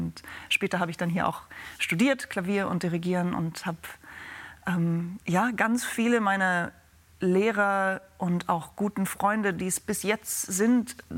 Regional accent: Hildesheim, Lower Saxony, Germany; Ich bin in Hildesheim geboren und auch aufgewachsen und da zur Schule gegangen, hatte meine ganz normale Kindheit

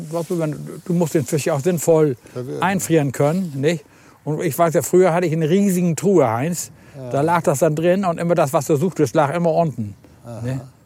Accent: Husum, Schleswig-Holstein, Germany; ich bin ja in Husum groß geworden

